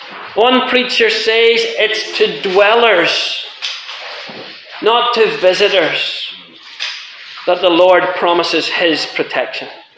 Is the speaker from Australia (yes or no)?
no; Ireland; now in Scotland, United Kingdom; because I'm an Irish man living in Scotland.